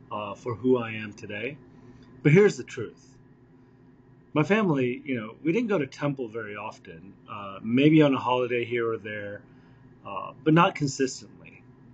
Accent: United Kingdom; I grew up in the United Kingdom, and I grew up in a Hindu household.

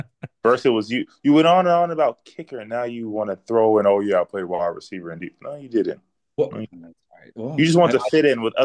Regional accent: Texas, United States; growing up in Texas, that was the most important thing.

